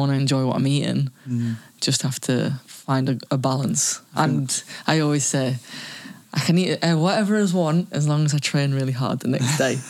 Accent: England, United Kingdom; now in Spain; I mean, obviously, I love playing for England and I'm English, but I can't lie, it's nice to live in Spain.

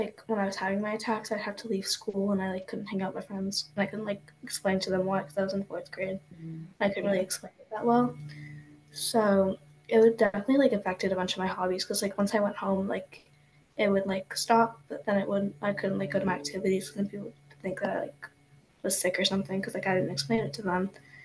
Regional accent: Verona, New Jersey, United States; I'm 13 years old. I'm from Verona, New Jersey.

